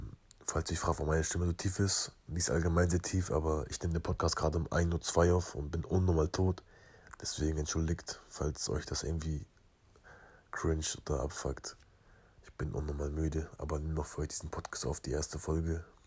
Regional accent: Bremerhaven, Bremen, Germany; Wie gesagt, Bremerhaven ist meine Heimat. Ich wohne noch in Bremerhaven

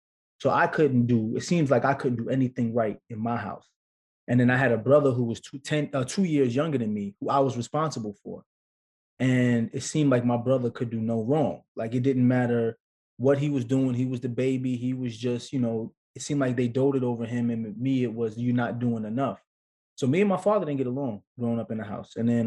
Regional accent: Brooklyn, New York, United States; because I grew up in Brooklyn, grew up in Flatbush, and every summer my parents used to send me to Morristown, Tennessee to stay with my grandparents

